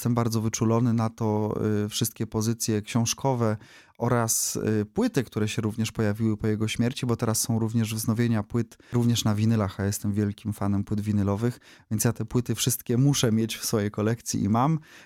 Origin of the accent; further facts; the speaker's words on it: Opole, Opole Voivodeship, Poland; now in Wrocław, Poland; ja się urodziłem w Opolu. Ja się wychowałem w Opolu. Ja dopiero po studiach przyjechałem do Wrocławia, a było to już wiele lat temu i tutaj założyłem rodzinę. Tutaj zapuściłem korzenie, można powiedzieć, i nie wyobrażam sobie innego miasta dziś niż Wrocław.